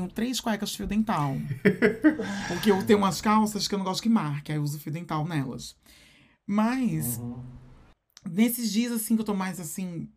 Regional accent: Recife, Pernambuco, Brazil; E eu sou de Recife, então em Recife eu levava coió

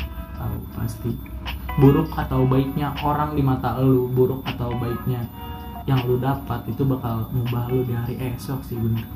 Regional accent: Bogor, West Java, Indonesia; Apalagi kita kasih tau kalau kita orang Bogor.

